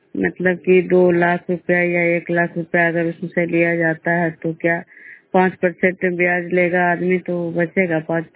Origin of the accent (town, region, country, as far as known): Vishnupur, Bihar, India